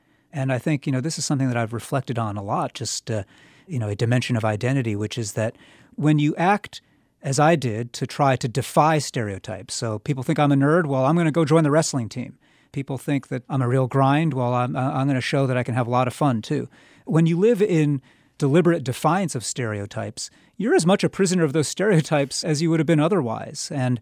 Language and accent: English; United States; I'm American. My particular form of being American, which is informed by my Chinese heritage, is, in a little way at least, changing the very meaning and the content of American.